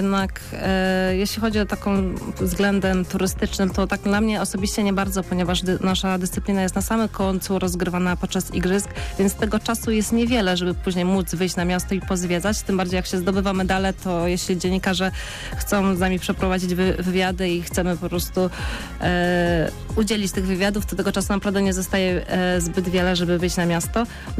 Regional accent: Tychy, Silesian Voivodeship, Poland; born there; W Tychach się urodziłam i tam pokochałam kajaki.

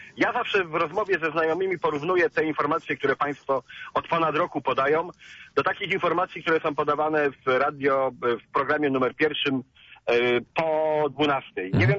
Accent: Poznań, Greater Poland Voivodeship, Poland; Ja jestem rodowitym poznaniakiem od pokoleń

